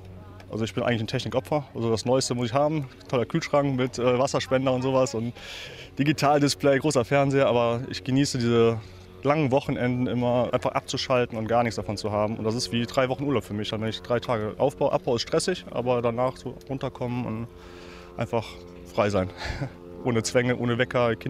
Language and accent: German; Vettelschoss, Rhineland-Palatinate, Germany; Ich komme hier aus der Ecke, Vettelschoss